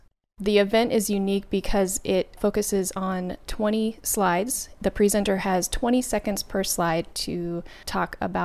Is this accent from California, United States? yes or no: yes; Chico, California, United States; also born or lived in Thailand; I grew up in Chico. I moved away and went into the Peace Corps for a couple years. When I was living in Thailand in the Peace Corps